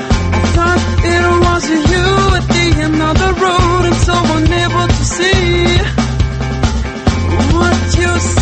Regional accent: Germany; also born or lived in Tehran, Iran; من در سال 1981 تو تهران به دنیا آمدم، تو آلمان بزرگ شدم و بودم

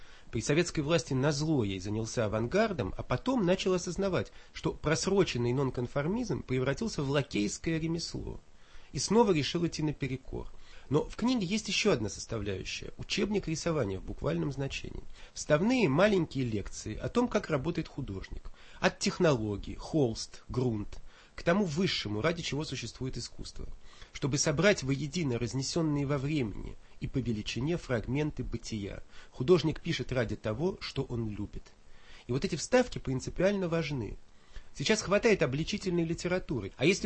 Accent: Moscow, Russia; я коренной москвич

